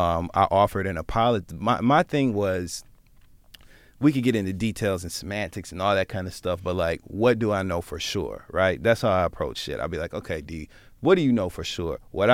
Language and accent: English; Midwest, United States; now in New York, United States; I'm from the Midwest, I'm used to being around people that, when you're in a group of people, everyone's there for that reason.